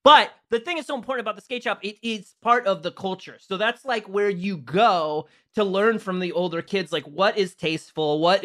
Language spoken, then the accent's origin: English; St. Louis, Missouri, United States; I'm from St. Louis, and we had two, and they were 30 miles apart.